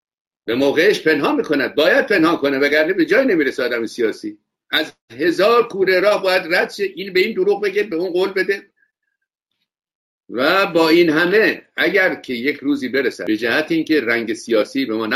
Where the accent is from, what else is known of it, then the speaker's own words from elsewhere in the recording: Iran; من به عنوان یک ایرانی که بسیار به وطنم علاقه دارم و به فرهنگش و به مردمش،